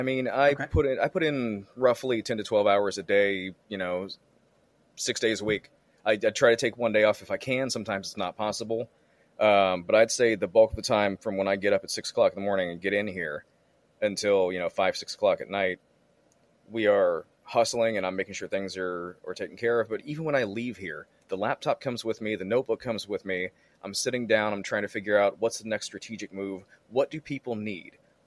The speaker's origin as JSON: {"language": "English", "town": "St. Petersburg", "region": "Florida", "country": "United States", "tie": "born or raised there", "said": "I am. Born and raised right here. I was born in St. Anthony's downtown."}